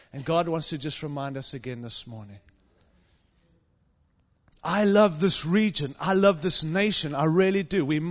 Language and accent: English; Australia; I'm Australian, so we're better at rugby.